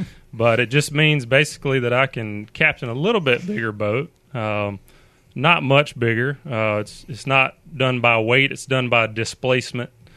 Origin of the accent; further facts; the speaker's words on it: Dauphin Island, Alabama, United States; Yeah, I did. I grew up down on Dolphin Island, just south of Mobile.